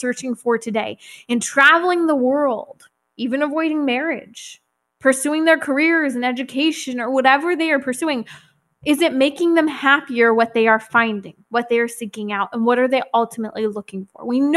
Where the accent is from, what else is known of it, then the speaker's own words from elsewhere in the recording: Lake Arrowhead, California, United States; I was actually back in my hometown of Lake Arrowhead in the glorious Southern California mountains in San Bernardino.